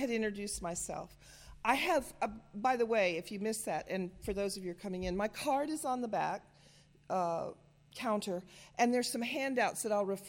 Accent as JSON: {"language": "English", "town": "Charleston", "region": "South Carolina", "country": "United States", "tie": "born there", "said": "I was born in Charleston. My dad was in the Navy. I was born at the Charleston Naval Station right after World War II."}